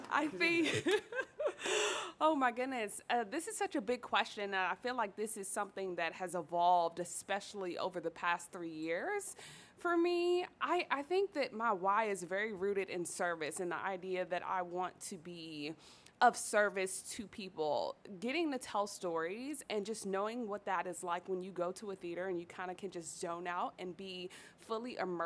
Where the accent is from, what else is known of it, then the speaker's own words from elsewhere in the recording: Washington, District of Columbia, United States; growing up in Southeast DC, growing up in the hood, growing up in the circumstances that I grew up